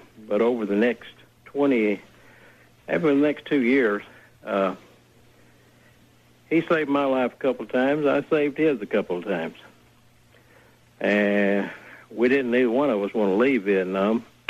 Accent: Alabama, United States; Paul, I grew up in Alabama and was raised as a racist.

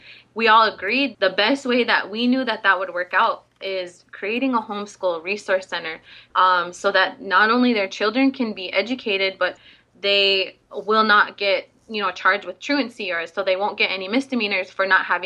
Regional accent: Standing Rock, United States; Like I just said … I'm from Standing Rock, and I shake your hand with a heartfelt handshake.

